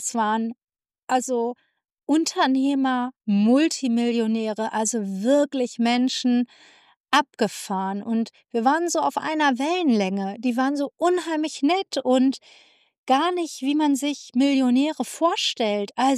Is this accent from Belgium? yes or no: no; Austria; ich bin auch Österreicherin. Mein Vater kommt aus der Steiermark